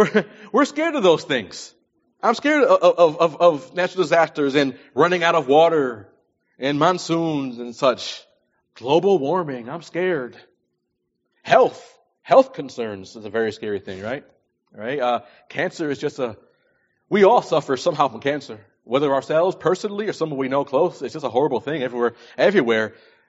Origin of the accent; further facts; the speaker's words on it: New York, United States; now in California, United States; I recall when I first came to this state, understand, I'm from New York. We have vast snowstorms.